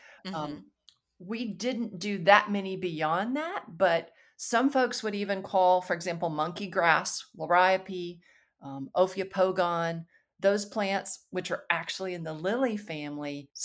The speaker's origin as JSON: {"language": "English", "region": "Alabama", "country": "United States", "tie": "born or raised there", "also_born_or_lived": "North Carolina", "moved": "as an adult", "said": "I grew up in Alabama and, it was around plants and some, and used to complain bitterly about being made to work in the garden."}